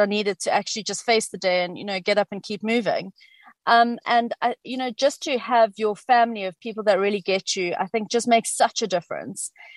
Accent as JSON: {"language": "English", "country": "South Africa", "said": "And I also felt that as a South African living in almost a more developed part of Africa than many other countries"}